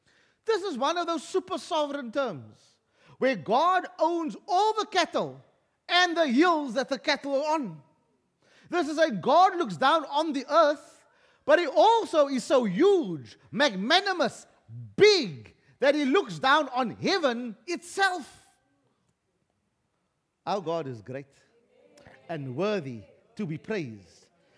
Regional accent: Western Cape, South Africa; I am not a South African before I am a Christian. I'm not even a Cape Colored before I'm Christian.

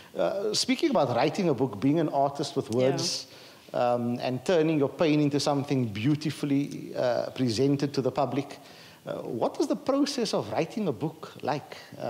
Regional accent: Athlone, Western Cape, South Africa; I grew up in Athlone as well, just down the road from where this church is and we're filming today.

